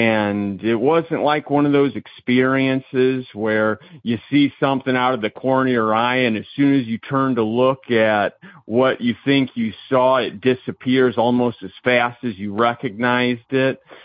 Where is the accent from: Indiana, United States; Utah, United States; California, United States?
Indiana, United States; I'm from Indiana, and I have two rather simple ghost stories